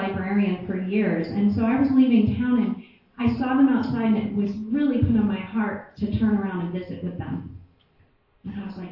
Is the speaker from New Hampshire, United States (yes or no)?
yes; Littleton, New Hampshire, United States; A couple years ago, I was leaving my hometown of Littleton, New Hampshire, and I was driving past my old librarian's trailer.